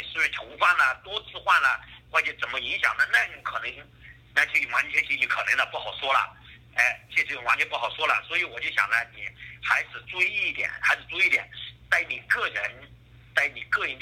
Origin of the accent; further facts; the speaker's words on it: China; 那么我们是中国的制度，我们作为中国人还是要适应中国的制度。